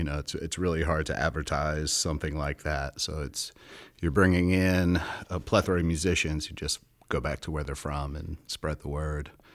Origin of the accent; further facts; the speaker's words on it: Nashville, Tennessee, United States; I come from Nashville.